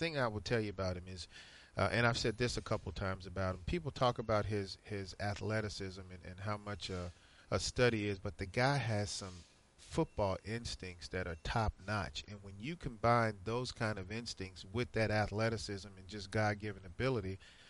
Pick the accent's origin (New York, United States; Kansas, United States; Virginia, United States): Virginia, United States; because I grew up in Virginia, Redskins fan